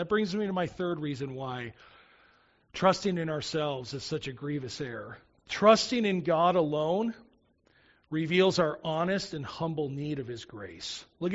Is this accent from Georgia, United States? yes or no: no; Chicago, Illinois, United States; as a 17-year-old boy growing up in the Chicago area who never went to church